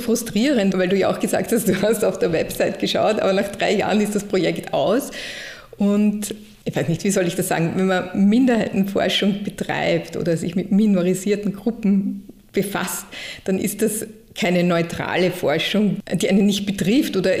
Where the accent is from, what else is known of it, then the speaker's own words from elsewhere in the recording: Krems, Lower Austria, Austria; ich komme ja aus Krems, aus einer Kleinstadt und war dann viel in Wiener Schulen.